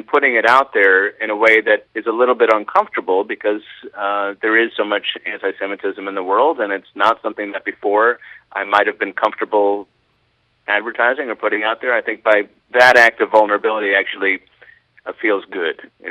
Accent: United States; I just figured, well, I'm an American, and being Jewish didn't really play into it

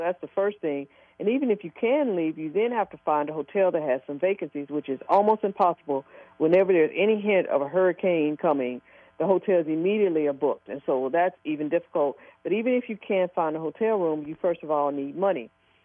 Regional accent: Memphis, Tennessee, United States; because I grew up in Memphis, which is right. They call Memphis the capital of Mississippi. And it's right on the Mississippi River.

